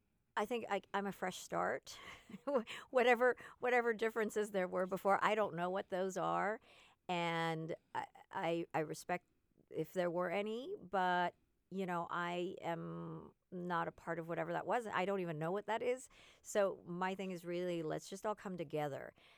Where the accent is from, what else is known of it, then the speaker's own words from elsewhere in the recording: West Coast, United States; I'm from the West Coast, and the last thing that I want to do is say, okay, great, I'm going to come out to the Midwest